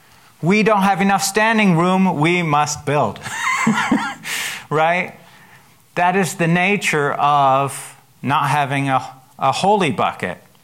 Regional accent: Germany; now in Tacoma, United States; I grew up in Germany. I've lived here. I was in the military for a few years

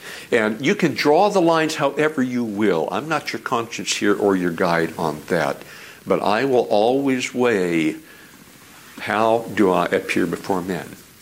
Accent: Alaska, United States; I'm from Alaska. I grew up with a gun in my hands.

